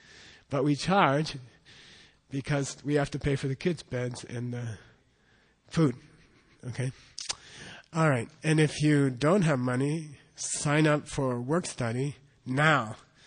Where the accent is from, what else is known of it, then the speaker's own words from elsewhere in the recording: Phoenix, Arizona, United States; Everyone from Phoenix, I grew up in Phoenix. No fool stays here in the summer, okay?